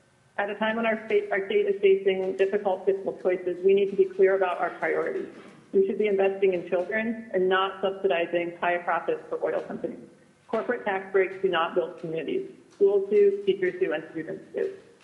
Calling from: Anchorage, Alaska, United States; I'm calling from Anchorage.

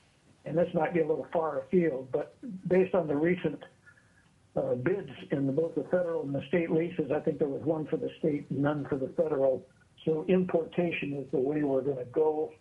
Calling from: Eagle River, Alaska, United States; I'm calling from Eagle River representing myself.

